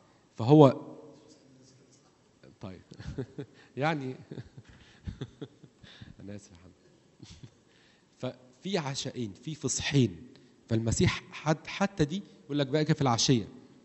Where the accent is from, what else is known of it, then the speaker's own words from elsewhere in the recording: Egypt; واحنا بالذات ان احنا من مصر